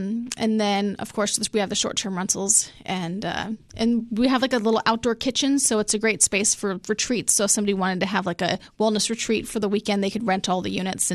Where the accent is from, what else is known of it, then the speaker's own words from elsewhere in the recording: Hawaii, United States; I'm from Hawaii originally.